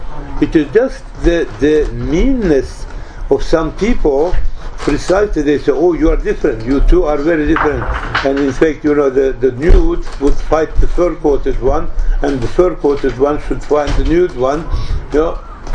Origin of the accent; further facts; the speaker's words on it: Turkey; English is a second language; I am from Turkey. Right?